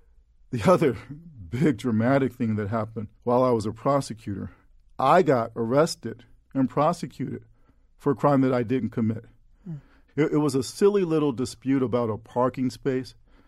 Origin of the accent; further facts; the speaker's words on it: Chicago, Illinois, United States; growing up in Chicago as a young black man, I had so many unpleasant experiences with the cops